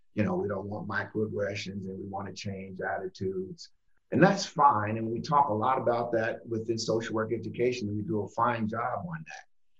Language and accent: English; United States; born there; I am a racist, because I was born in America